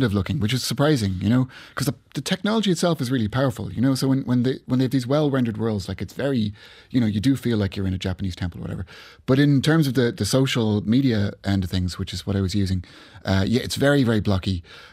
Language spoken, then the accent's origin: English; Ireland; I'm actually from Ireland